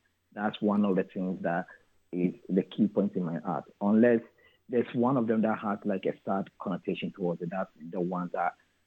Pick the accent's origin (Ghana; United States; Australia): Ghana; these are the tools that I use that actually links back to my identity as a Ghanaian or an African.